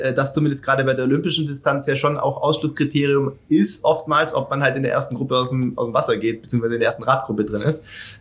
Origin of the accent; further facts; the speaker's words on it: Stuttgart, Baden-Württemberg, Germany; ich komme jetzt aus der Großraum Stuttgart